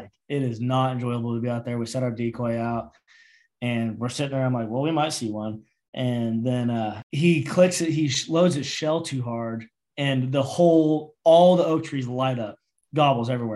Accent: California, United States; There's a local lake in my hometown called Pina Dobe. That was the same place I would always ride my bike out. You know, so I every time I go visit back home in California

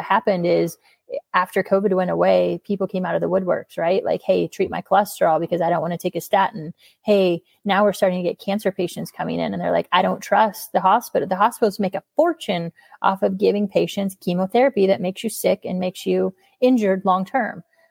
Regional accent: Sheraton, Iowa, United States; So our first clinic is in my hometown of Sheraton, Iowa.

